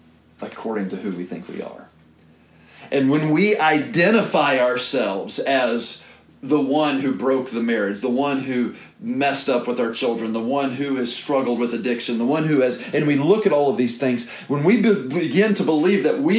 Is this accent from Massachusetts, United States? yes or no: yes; Danvers, Massachusetts, United States; I can remember when I was a teenager growing up in Danvers